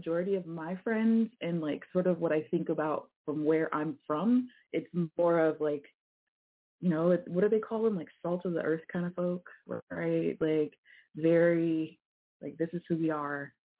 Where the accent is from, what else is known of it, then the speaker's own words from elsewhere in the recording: Yakima, Washington, United States; I'm from outside of Yakima.